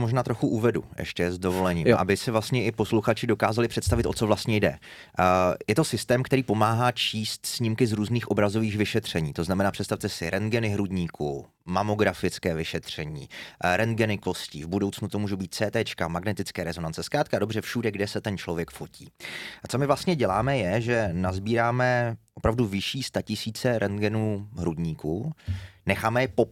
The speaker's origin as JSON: {"language": "Czech", "town": "Ostrava", "region": "Moravian-Silesian Region", "country": "Czechia", "accent": "Ostrava dialect", "said": "Já jsem Ostravák a jsem hrdý na to, že jsem Ostravák."}